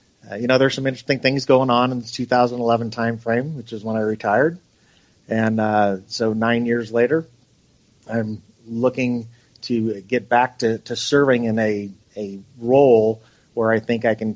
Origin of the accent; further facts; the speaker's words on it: Wyoming, United States; I grew up in Wyoming, that I had the opportunity to know so many people across the state and to be from a place where I really wanted to go back to after I retired. And so when I came back to Wyoming